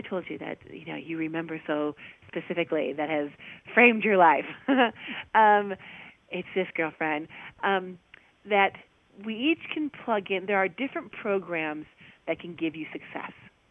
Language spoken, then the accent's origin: English; Illinois, United States; So, you know, we're from the Midwest in Illinois, 100 miles directly west of Chicago.